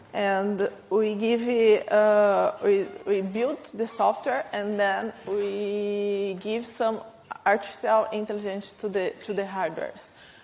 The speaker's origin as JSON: {"language": "English", "country": "Brazil", "said": "I'm from Brazil, and nowadays I work with AI things"}